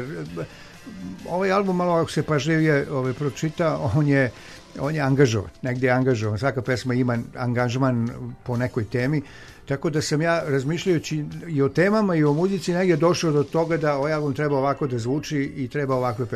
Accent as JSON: {"language": "Serbian", "town": "Smederevo", "region": "Podunavlje District", "country": "Serbia", "tie": "born or raised there", "said": "to je u Smederevu, dakle, u mom rodnom gradu"}